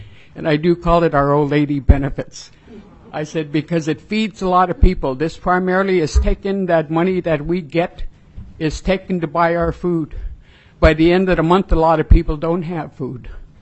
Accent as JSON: {"language": "English", "region": "Alaska", "country": "United States", "said": "I'm from Cape Kwan."}